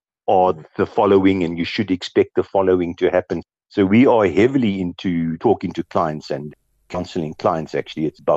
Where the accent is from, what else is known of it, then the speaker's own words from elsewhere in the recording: Kimberley, Northern Cape, South Africa; also born or lived in Pietermaritzburg; I grew up in Kimberley, but I moved to Pietermaritzburg after I finished the army.